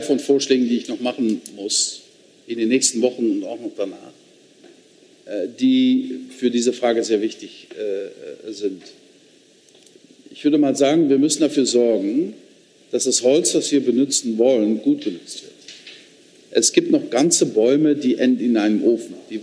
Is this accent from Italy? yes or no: no; Netherlands; German is a second language; Meine Heimatstadt war bis 1973 immer bei den 3, 4 reichsten Städten der Niederlande.